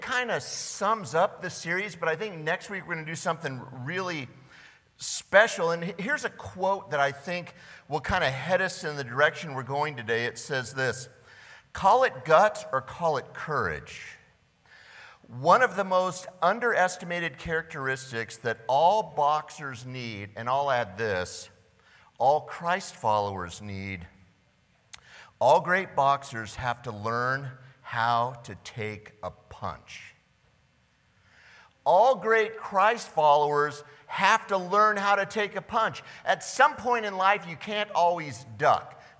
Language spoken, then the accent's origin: English; California, United States; growing up in California, we would go out and there was huge fields.